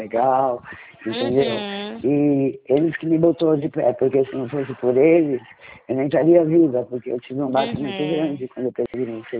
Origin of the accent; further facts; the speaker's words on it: Spain; moved away as an adult; now in Brazil; É, eu sou da Espanha. Fui pra cá